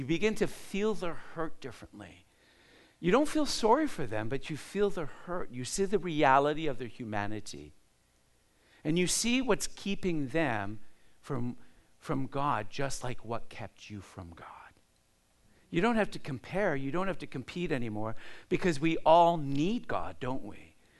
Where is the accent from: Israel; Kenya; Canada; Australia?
Canada; Okay, I'm not Russian. I am Canadian.